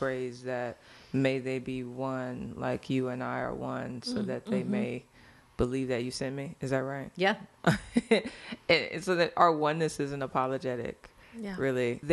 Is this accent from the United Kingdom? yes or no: no; St. Louis, Missouri, United States; I'm from St. Louis.